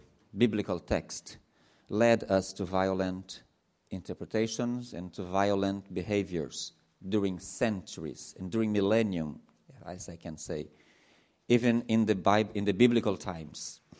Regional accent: Brazil; English is a second language; I am from Brazil, Latin America.

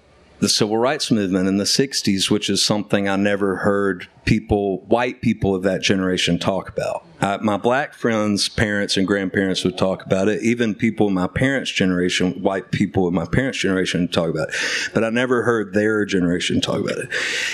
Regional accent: Birmingham, Alabama, United States; growing up in Birmingham as a white man, whose my grandmother was a choir director in the Methodist Church for 70 years in Birmingham

